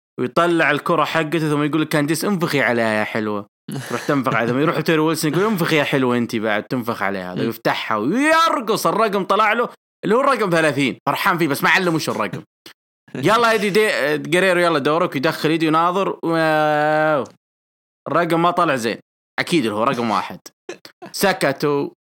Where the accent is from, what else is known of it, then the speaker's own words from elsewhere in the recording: Jeddah, Makkah Province, Saudi Arabia; عندنا في جدة